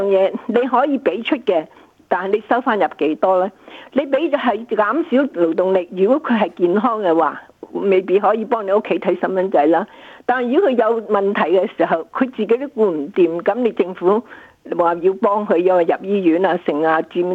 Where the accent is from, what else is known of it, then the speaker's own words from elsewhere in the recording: Hong Kong; now in Sydney, Australia; 我由香港来了40年了。